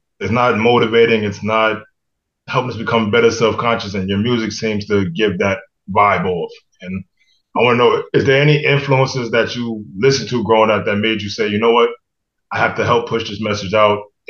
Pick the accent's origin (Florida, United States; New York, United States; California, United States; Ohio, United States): New York, United States; New York City; So you know how I'm from New York City, and you walk through Brooklyn, and you'll see a mural of … or some rappers and singers